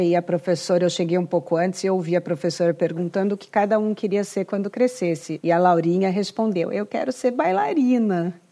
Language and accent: Portuguese; Brazil; now in United States; se eu trabalho aqui nos Estados Unidos, sendo brasileira, uma mulher negra